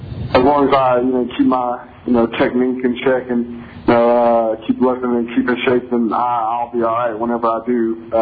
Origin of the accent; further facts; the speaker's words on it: Columbus, Mississippi, United States; I watched it in my hometown in Columbus, Columbus, Mississippi